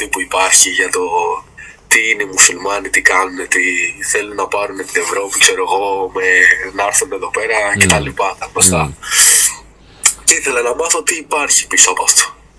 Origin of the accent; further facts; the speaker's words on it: Greece; Εγώ μεγάλωσα εδώ στην Ελλάδα. Έχω γεννηθεί στην Ελλάδα, δεν έχω πολλά ερεθίσματα από εκεί, από Μέση Ανατολή και Ισλάμ. Ναι. Εμένα ο πατέρας μου είναι μουσουλμάνος